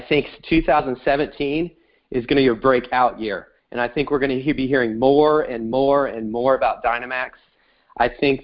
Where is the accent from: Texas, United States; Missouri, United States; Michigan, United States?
Texas, United States; I can't wait to see everybody in 2 weeks coming to my hometown here, down to Texas to get together and learn and train